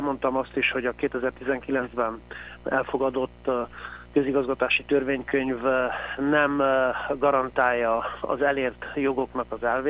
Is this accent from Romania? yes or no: yes; Transylvania, Romania; amelyekkel szembesülünk otthon Erdélyben